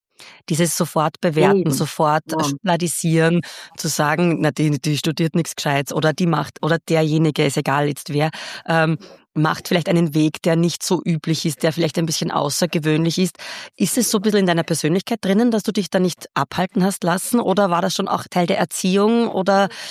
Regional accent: Lichtenberg, Upper Austria, Austria; now in Vienna, Austria; Ich bin aus Lichtenberg, also ist nicht so weit weg. Und dann nach Wien gegangen.

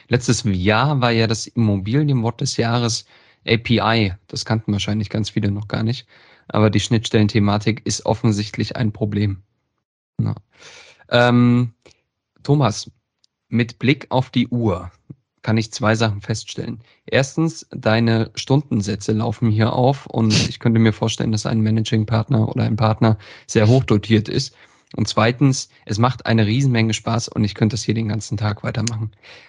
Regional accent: East Germany, Germany; Das finde ich als Ostdeutscher ja immer extrem abenteuerlich.

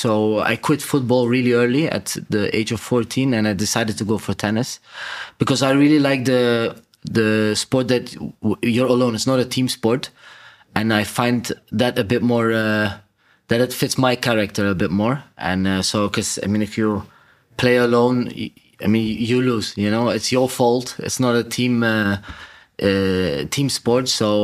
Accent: Netherlands; I was born and raised in Holland, by the way

